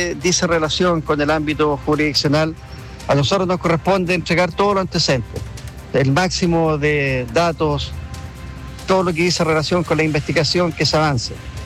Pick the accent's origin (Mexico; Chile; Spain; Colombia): Chile; esta bonita sociedad que somos todos los chilenos, no merecemos esto